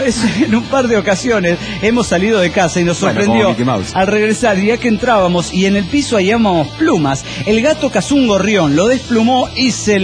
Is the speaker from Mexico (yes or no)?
yes; Monterrey, Nuevo León, Mexico; de Monterrey, Nuevo León, México.